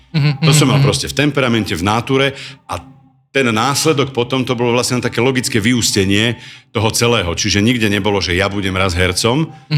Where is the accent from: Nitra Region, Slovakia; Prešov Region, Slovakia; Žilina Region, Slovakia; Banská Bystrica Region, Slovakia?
Žilina Region, Slovakia; Ružomberok; Tam som teda od 6 rokov vyrastal, ale narodil som sa na Supre, v tých Supravilách.